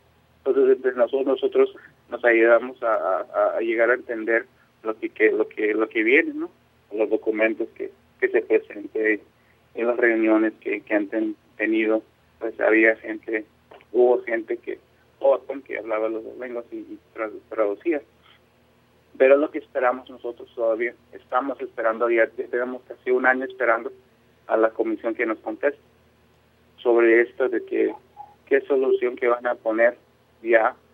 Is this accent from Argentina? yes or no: no; Mexico; que somos de aquí, somos de México, no somos de Estados Unidos.